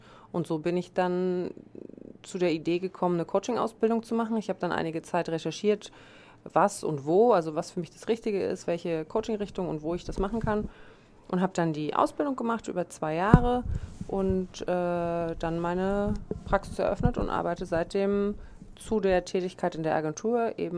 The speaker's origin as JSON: {"language": "German", "town": "Dresden", "region": "Saxony", "country": "Germany", "lives_now": "Neu-Isenburg, Germany", "said": "Ich bin 41 Jahre. Ich komme ganz ursprünglich mal aus Dresden, lebe aber mittlerweile hier um die Ecke in Neu-Isenburg"}